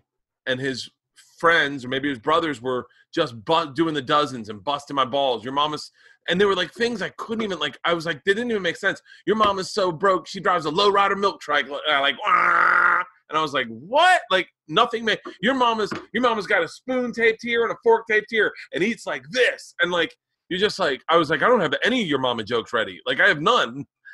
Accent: the South, United States; Like in the South, and I grew up in the South, I'm not shitting on the South

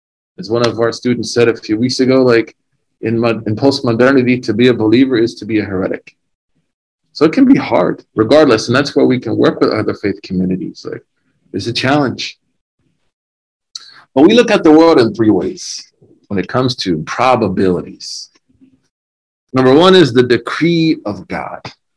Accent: Oklahoma, United States; I'm just from Oklahoma. Simple grandson of farmers.

